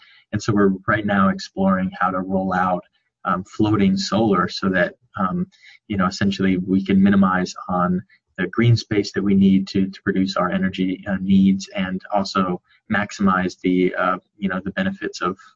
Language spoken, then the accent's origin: English; Miami, Florida, United States; So I'm originally from Miami, Florida. I'm a second generation Cuban American.